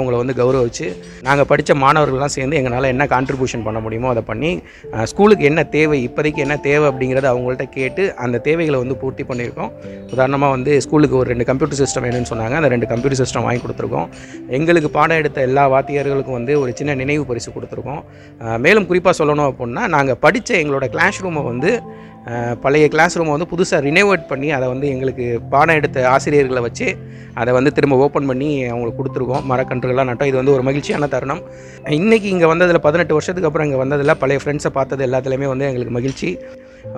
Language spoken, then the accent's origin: Tamil; Pudukkottai, Tamil Nadu, India; நான் புதுக்கோட்டை மாவட்டத்தை சேர்ந்தவன் தான்.